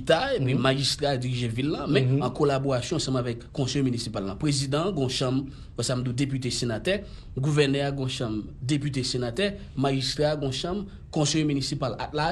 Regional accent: Gonâve, Ouest, Haiti; Je suis haïtien, natif natal.

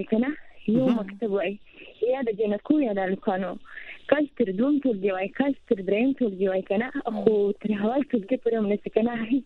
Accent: Kandahar, Afghanistan; now in Pakistan; او بل موږ خو افغانان یو کنه، موږ بیخي د کندهار ولایت یو او دلته بلوچستان کې اوسو کنه.

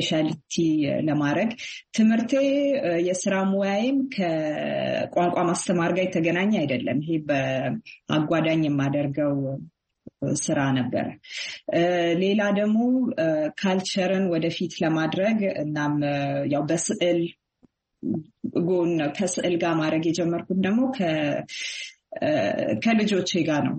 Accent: Addis Ababa, Ethiopia; moved away as an adult; also born or lived in Montpellier, France / Washington DC, United States; የተወለድኩትና ያደግኩት አዲስ አበባ ኢትዮጵያ ነው። ከእንግዲህ ከዜሮ ክፍል ከመዋለ ህጻናት እስከ 12ኛ ክፍል 12 ፕላስ 1 በሊሴ ገብረ ማርያም በአዲስ አበባ ከተማ ተምሬያለሁኝ።

